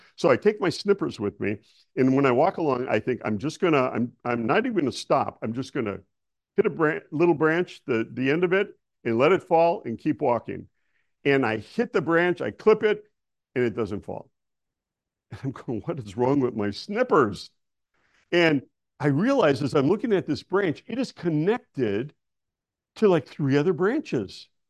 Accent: Milwaukee, Wisconsin, United States; It's the same I knew about cows growing up in Milwaukee.

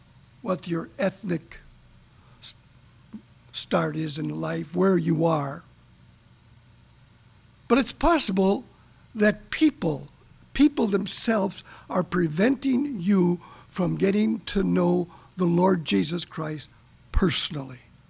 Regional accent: Milwaukee, Wisconsin, United States; When we were growing up in Milwaukee, our family didn't really practice any religion.

